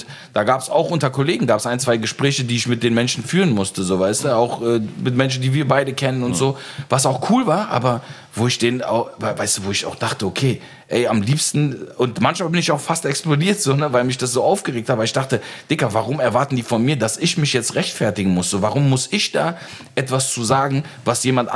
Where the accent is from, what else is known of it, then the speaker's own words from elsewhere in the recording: Turkey; also born or lived in Aachen, Germany; so wie ich in der Türkei aufgewachsen bin und in Aachen